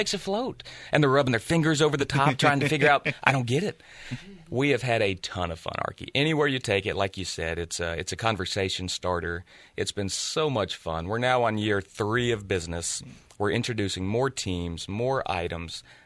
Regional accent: Dothan, Alabama, United States; now in Huntsville, United States; We're a proud North Alabama company. Started here from day one. I grew up in Dothan. Okay. Moved to Huntsville not long ago, maybe 10 years ago, Sarah.

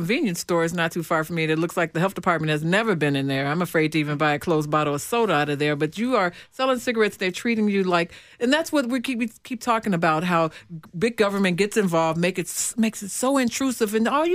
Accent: Illinois, United States; We're from Illinois. You're trying to tell me we're from Chicago

